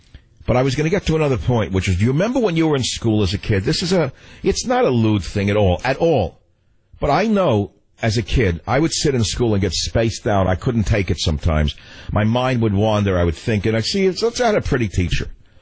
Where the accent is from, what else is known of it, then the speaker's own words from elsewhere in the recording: San Francisco, California, United States; Jack, on KSFO, my hometown of San Francisco.